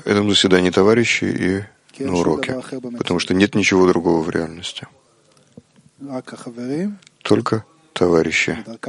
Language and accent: Russian; Israel; из Израиля.